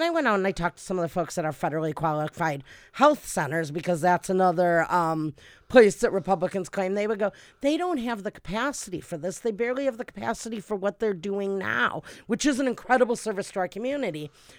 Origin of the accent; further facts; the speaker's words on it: United States; I grew up on the Illinois-Indiana border and can remember that toll road very well.